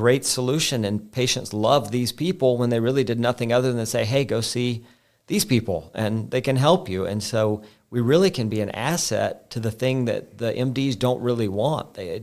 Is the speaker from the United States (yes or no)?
yes; Hoover, Alabama, United States; also born or lived in Washington State; So Tara is from Sylacauga. Okay. I'm from Hoover. We practiced for about 20 years in Washington State